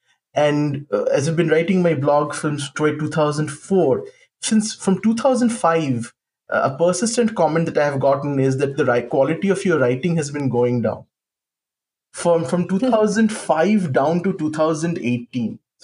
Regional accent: Kolkata, West Bengal, India; because I grew up in Calcutta

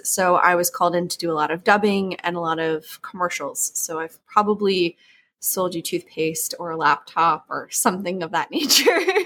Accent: New York, United States; also born or lived in Ireland; So I grew up in New York and in Ireland, and both of them are very heavy in the arts, especially in music and poetry and performing arts.

